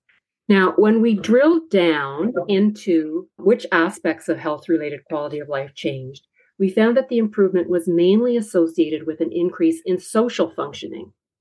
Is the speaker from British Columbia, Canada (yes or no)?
no; Toronto, Ontario, Canada; I'm a neuropsychologist from Toronto, Canada. I work at the University of Toronto and the Hospital for Sick Children.